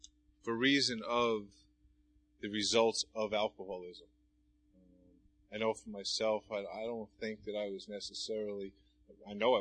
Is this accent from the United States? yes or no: yes; Queens, New York, United States; I grew up in Queens, New York, some apartment buildings.